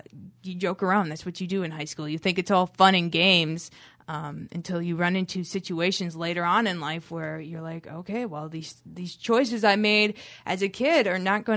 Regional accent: Wisconsin, United States; So I was raised on Wisconsin food, deep fried cheese curds, soda.

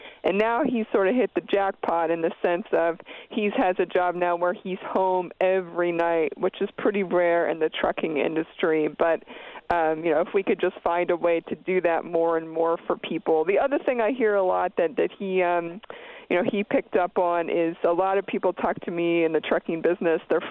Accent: Pennsylvania, United States; I come from Pennsylvania in a big trucking area

